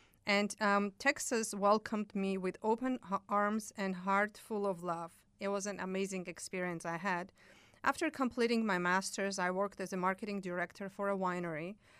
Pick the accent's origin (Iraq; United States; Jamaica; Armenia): Armenia; I'm from Armenia and I love to eat and drink.